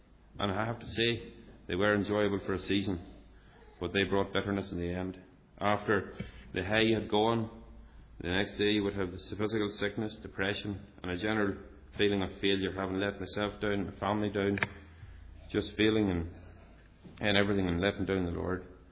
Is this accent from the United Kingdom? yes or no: yes; Clavey, Northern Ireland, United Kingdom; As many of you already know, I was born in Fermanagh and was brought up in a wee village called Clavey, outside Five Mile Town, a couple of miles from Five Mile Town. I had the great privilege of being born into a Christian home